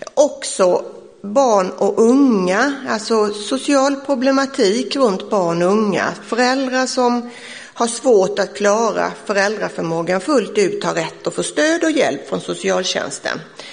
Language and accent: Swedish; Skillingaryd, Jönköping County, Sweden; also born or lived in Gothenburg; Jag är en sån här genuin, tror jag, Vaggeryds kommuninvånare. Jag är född i Åkers församling, mitten på 50-talet. Sen är jag uppväxt i Skillingaryd. Bodde i Göteborg några år under 70-talet där jag jobbade och läste på socialhögskolan. Sen flyttade jag tillbaka till kommunen.